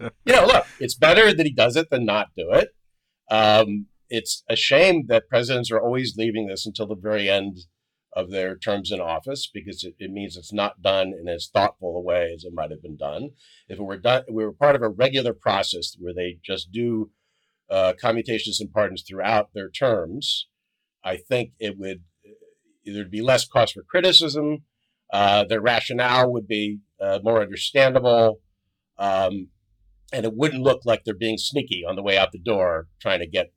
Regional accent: Wilkes-Barre, Pennsylvania, United States; this judge from my hometown, Wilkes-Barre, Pennsylvania

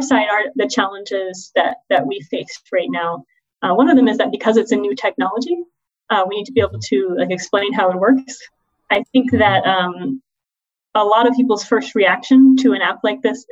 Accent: Arizona, United States; So I'm from Arizona originally, my family. And right now I'm in Arizona with family during, until things get back to normal.

